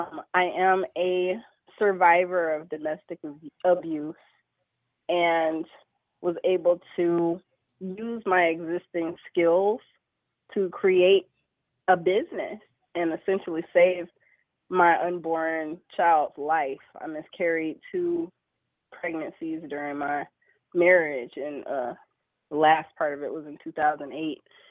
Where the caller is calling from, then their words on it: Hamtramck, Michigan, United States; And I'm calling from Hamtramck, Michigan, which is just outside of Detroit.